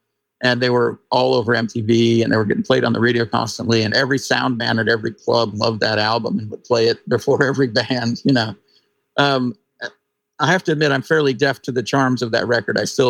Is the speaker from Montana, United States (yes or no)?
yes; Missoula, Montana, United States; Well, I grew up in Missoula, Montana.